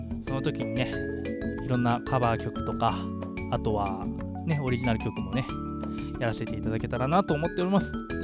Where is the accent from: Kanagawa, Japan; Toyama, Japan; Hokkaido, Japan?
Kanagawa, Japan; Yokohama; 実は我々自分は横浜出身で、藤健さんも横浜出身なんですけど、